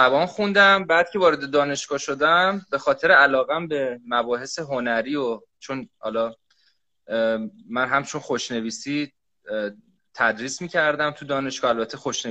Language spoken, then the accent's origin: Persian; Khorramshahr, Khuzestan, Iran; moved away; ما بعد از اینکه از خرمشهر اومدیم خب تقریبا همه چیزو اونجا گذاشتیم دیگه، یعنی اومدیم یه زندگی جدید رو شروع کردیم.